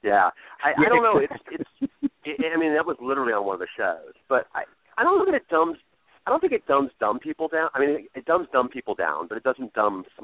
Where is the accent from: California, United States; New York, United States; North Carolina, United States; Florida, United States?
North Carolina, United States; born there; I was born in North Carolina, and my mother still lives on the coast of North Carolina.